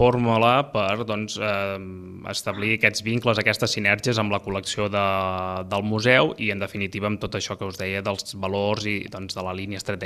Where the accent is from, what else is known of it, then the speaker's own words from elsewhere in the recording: Catalonia, Spain; tant l'Anna com jo som conquencs, som gent de la Conca de Barberà i, per tant, gent del territori.